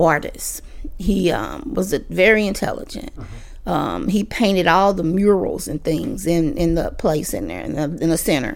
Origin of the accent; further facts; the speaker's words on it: St. Louis, Missouri, United States; I grew up here in St. Louis, Missouri.